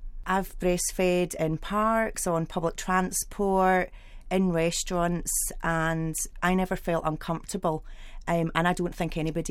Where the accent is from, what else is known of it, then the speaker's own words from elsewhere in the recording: Glasgow, Scotland, United Kingdom; from Glasgow, and I breastfed my daughter right up until she was 9 months old.